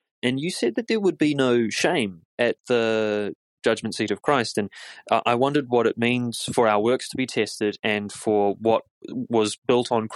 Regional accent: New Zealand; from New Zealand

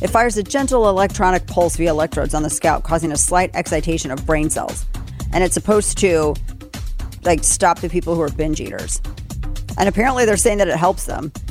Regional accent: St. Louis, Missouri, United States; So do you remember the McCluskeys, Mark and Patricia McCluskey from my hometown of St. Louis?

